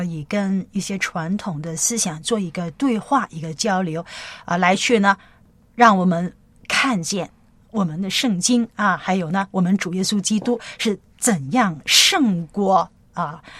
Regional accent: China; 不管是在这个西方人还是在我们中国人、我们东方人的心底里面，都是对天是有一个概念的

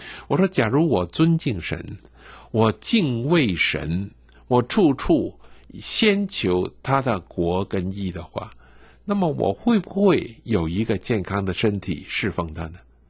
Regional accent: China; 你跟我都是中国人，中国人最奇妙的一件事是什么呢？

